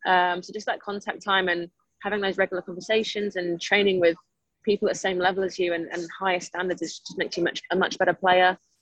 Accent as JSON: {"language": "English", "country": "Spain", "tie": "born or raised there", "also_born_or_lived": "United States", "said": "I grew up in Spain and the US, so I had never heard of cricket."}